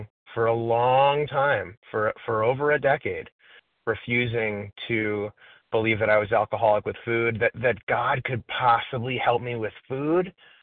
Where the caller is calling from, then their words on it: Florida, United States; I'm calling from Florida.